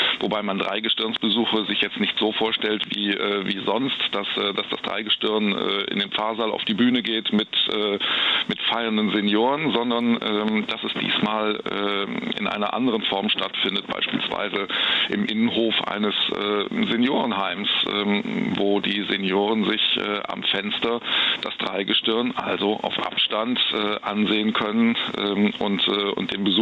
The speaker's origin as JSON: {"language": "German", "town": "Cologne", "region": "North Rhine-Westphalia", "country": "Germany", "said": "Das ist ja selbstverständlich nicht nur für mich als Kölner"}